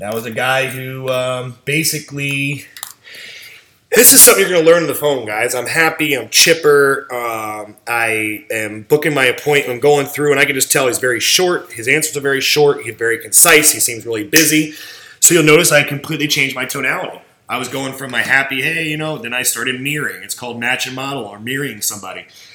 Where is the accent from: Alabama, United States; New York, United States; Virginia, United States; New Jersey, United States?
New Jersey, United States; If you can handle me talking fast, I'm from Jersey.